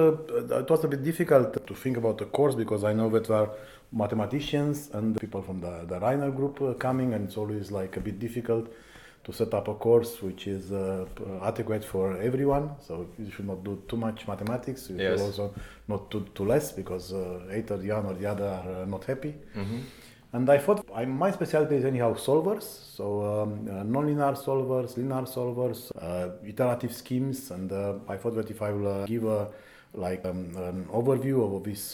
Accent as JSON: {"language": "English", "country": "Romania", "moved": "as an adult", "lives_now": "Germany", "said": "I'm originally actually from Romania. I was always interested in mathematics. I studied mathematics, so pure mathematics in Bucharest. And then in the 90s, I moved to Erlangen"}